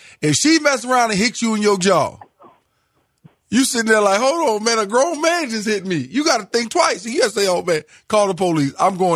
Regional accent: Englewood, United States; you get some places where I remember growing up in Englewood, one of our biggest bullies on the yard was a girl

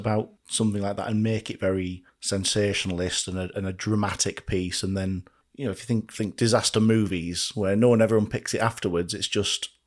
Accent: North East England, United Kingdom; I grew up in the Northeast, Saturday trips with the family, York Rail Museum wasn't particularly far away.

